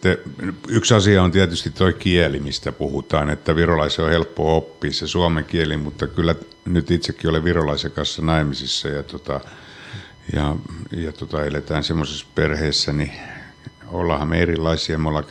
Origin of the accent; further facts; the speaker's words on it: Rauma, Satakunta, Finland; olin tuolla kotikaupungissani Raumalla käymässä